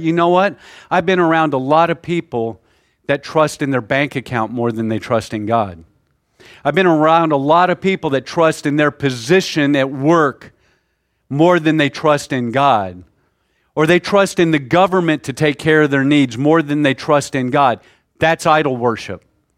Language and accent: English; the South, United States; I'm from the South, so 95 sounds hot to me.